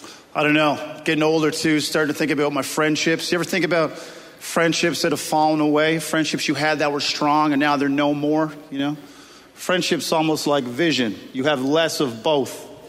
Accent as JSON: {"language": "English", "region": "Newfoundland and Labrador", "country": "Canada", "said": "I'm from Newfoundland originally, everybody."}